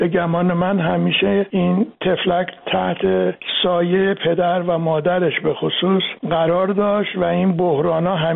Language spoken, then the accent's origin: Persian; Iran; moved away; من از ایران آمدم